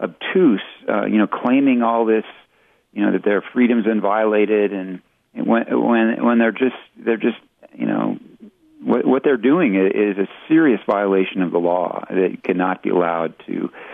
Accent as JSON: {"language": "English", "region": "Oregon", "country": "United States", "tie": "born or raised there", "said": "You know, the locals of Harney County, I grew up in Oregon. I know this area very well. And the people who live there, this is eastern Oregon, it's the high desert."}